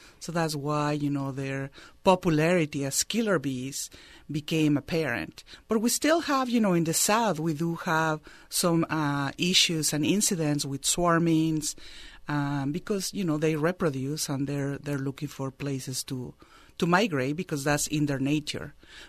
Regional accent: Mexico; moved away as an adult; now in United States; I came to the United States almost 30 years ago. Mm-hmm. But I came from Mexico

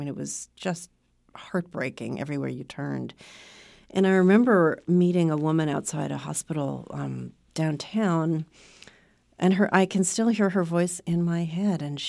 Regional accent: New York City, New York, United States; there was nothing in the sky except for smoke, which is a shocking thing as a New Yorker.

